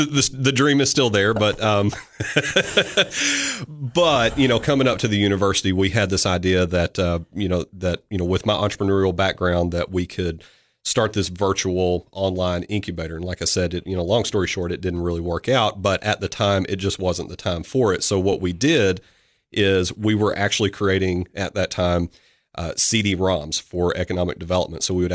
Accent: Athens, United States; but I grew up in Athens, and I went to Appalachian State in Boone, North Carolina for my undergrad.

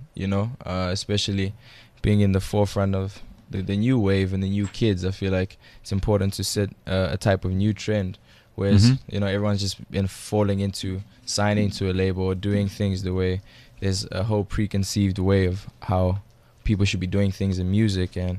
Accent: Midrand, Gauteng, South Africa; Well, I grew up in a little town called Ruby Ridge in Midrand, but that was because half of my life I grew up with my mom, and then when I was older, I moved with my dad.

